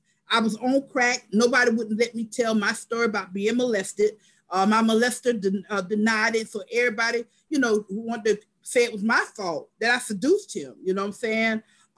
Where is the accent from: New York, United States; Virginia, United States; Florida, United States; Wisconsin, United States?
Florida, United States; I'm originally from Florida.